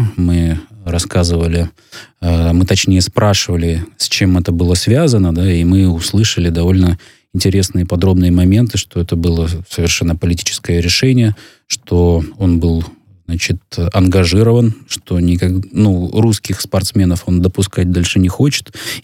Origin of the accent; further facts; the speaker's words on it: Yekaterinburg, Sverdlovsk Oblast, Russia; Это мой родной город